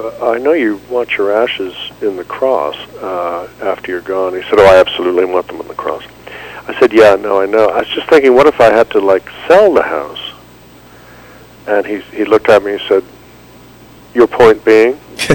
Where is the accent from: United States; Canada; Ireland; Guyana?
Ireland; But I'm Irish, and we Irish sort of have a thing about the body